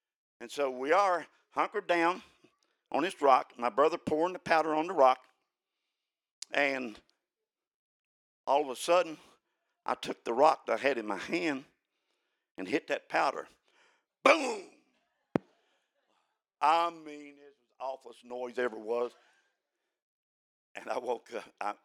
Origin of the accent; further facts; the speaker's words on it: Killarney, West Virginia, United States; When we grew up in Killarney, West Virginia, mining industry was big.